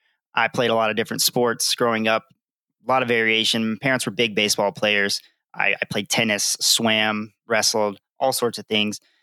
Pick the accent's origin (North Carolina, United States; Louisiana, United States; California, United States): North Carolina, United States; Denver; also born or lived in Ithaca, New York; now in Flagstaff, United States; I am originally from Ithaca, New York. I was born in New York. Parents were in the military, so I grew up most of my life in right outside of Charlotte, North Carolina, a small town called Denver.